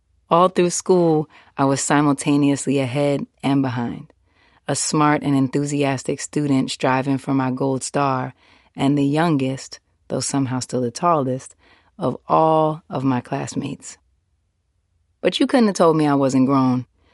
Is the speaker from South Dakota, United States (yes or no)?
no; New York City, New York, United States; I grew up near Times Square before it became Disneyland, during a time when Hell's Kitchen lived up to its name.